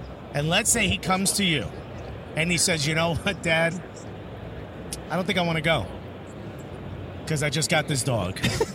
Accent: Newark, New Jersey, United States; I grew up in the hood. He grew up in the hood. I grew up in Newark, New Jersey.

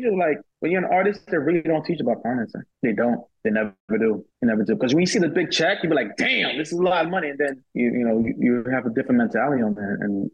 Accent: Brooklyn, New York, United States; I grew up in Brooklyn. I grew up in Coney Island, Brooklyn.

